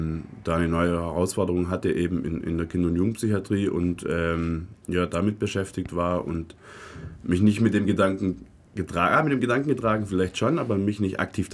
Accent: Essingen, Baden-Württemberg, Germany; now in Ulm, Germany; Naja, am Alb drauf. aus Essingen bei Aalen, das ist meine Heimat.

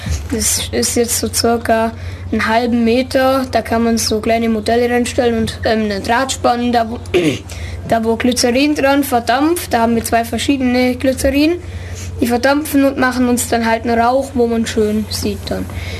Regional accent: Woringen, Bavaria, Germany; ich komme aus Wordingen, nähe Memmingen in Bayern, also eher in Schwaben.

